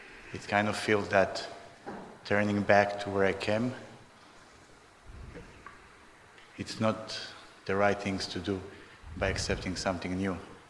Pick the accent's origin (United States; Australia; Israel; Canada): Israel; I grew up in Israel, and I grew up to a Jewish family, a very strong Jewish family.